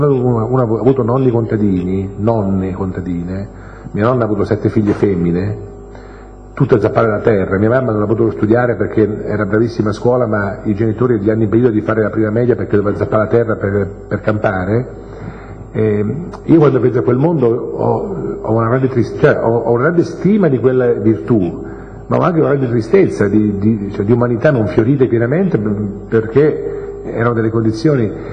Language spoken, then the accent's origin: Italian; Ascoli Piceno, Marche, Italy; Io sono di Ascoli Piceno, anzi sono nella campagna ascolana, e i miei genitori, mia mamma è famiglia, diciamo, di contadini, e mio padre famiglia, perché più o meno contadini